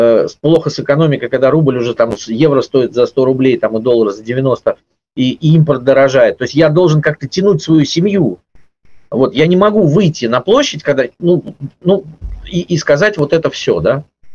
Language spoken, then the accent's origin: Russian; Saint Petersburg, Russia; moved away; несмотря на то, что мы уехали, все равно, мы все равно петербуржцы, и мы все равно, как бы, наверное, рассчитываем когда-то вернуться в свой прекрасный город